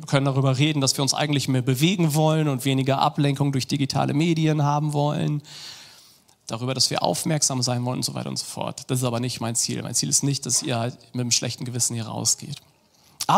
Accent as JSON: {"language": "German", "region": "Bremen", "country": "Germany", "tie": "born or raised there", "said": "Und als wir 16 waren, haben wir dann so eine Gruppe auch bei uns in Bremen gegründet."}